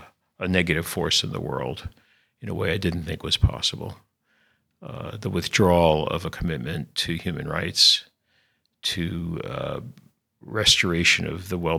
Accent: United States; That's how I feel as an American.

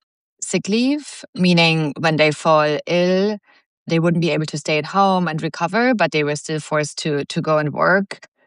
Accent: Germany; also born or lived in Nigeria; I grew up in Germany. And I then spent, as a teenager, some time in Nigeria, where my father was teaching

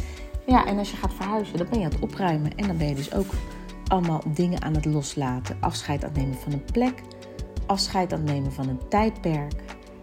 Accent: Suriname; bij ons in Suriname zeggen we altijd, ja, ben je al heel snel al familie.

